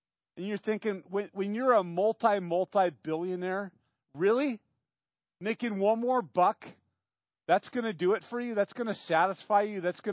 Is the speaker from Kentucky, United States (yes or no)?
no; Santa Barbara, California, United States; You know, I grew up in Santa Barbara, you guys know that, and I grew up basically in a family that didn't have money.